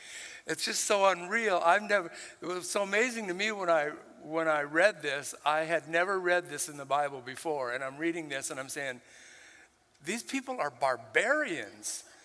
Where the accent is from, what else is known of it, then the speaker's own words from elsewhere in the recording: Puerto Rico; my home country of Puerto Rico